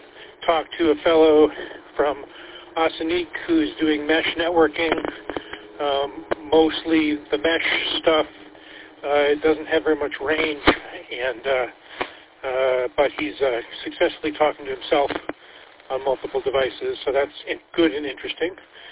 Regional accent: Marquette, Michigan, United States; that's the area code for the Upper Peninsula. So I've been celebrating that all day. I'm from Marquette.

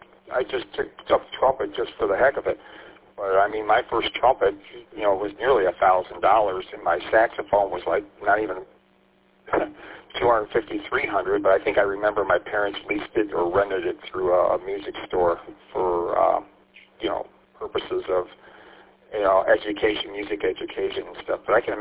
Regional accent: St. Clair Shores, Michigan, United States; There was in St. Clair Shores, my hometown, a hockey supply hardware store kind of a thing.

